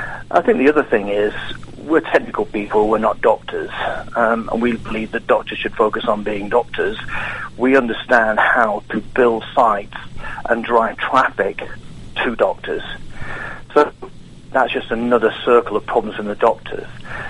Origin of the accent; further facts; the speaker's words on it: England, United Kingdom; now in United States; Well, first of all, I'm English. You can tell from the accent, but I am learning Southern